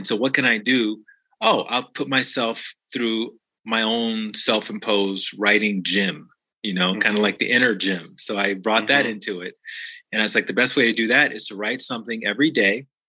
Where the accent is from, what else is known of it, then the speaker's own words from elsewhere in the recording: Montgomery, Alabama, United States; Montgomery, Alabama.